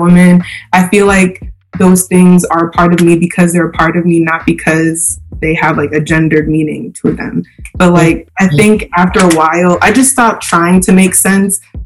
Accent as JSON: {"language": "English", "town": "Dover", "region": "Delaware", "country": "United States", "said": "so like I'm from Dover, Delaware."}